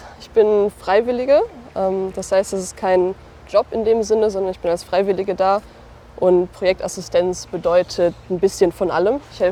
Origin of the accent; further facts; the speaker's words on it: Bottrop, North Rhine-Westphalia, Germany; Ich bin 26 Jahre alt und ich komme aus Bottrop.